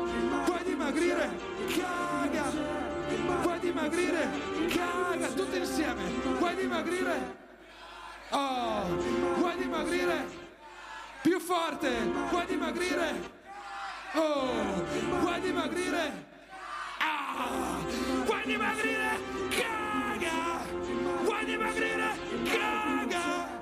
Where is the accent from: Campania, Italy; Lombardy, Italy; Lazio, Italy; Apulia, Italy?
Lombardy, Italy; Brescia; poi sono sceso per la mia Brescia e mi sono fatto tutta la pianura padana senza arrivare al mare